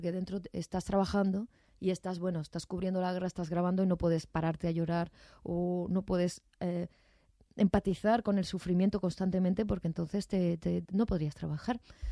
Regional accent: Andalusia, Spain; que los geranios es una flor que a mí me recuerda a mi abuela, porque soy de Andalucía y los geranios es muy andaluz

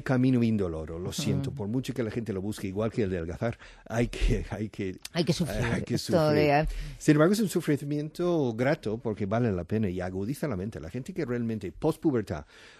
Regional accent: Oklahoma, United States; Spanish is a second language; also born or lived in Texas; now in Spain; Yo soy de Texas y de Oklahoma. Entonces, en Oklahoma yo recibí seis años de español

